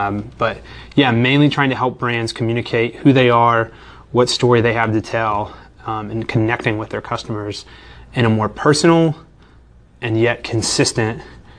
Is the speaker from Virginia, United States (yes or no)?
yes; Virginia, United States; now in Clemson, United States; I grew up in Virginia. I came to Clemson just to do something different. Spent my whole life in one town, and now hopefully the rest of it in this town.